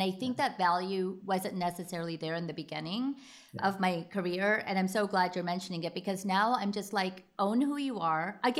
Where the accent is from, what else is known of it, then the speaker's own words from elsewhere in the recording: United States; And I'm just like, yes, I'm Indian American and this is who I am.